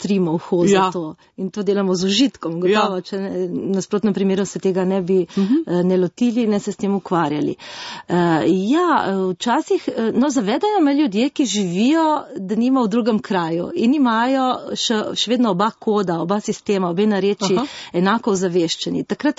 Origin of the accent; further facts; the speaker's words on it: Medana, Gorizia, Slovenia; doma sem iz Medane v Brdih in je bilo naše najbližje mestece Krmin, ki je pa furlansko mesto.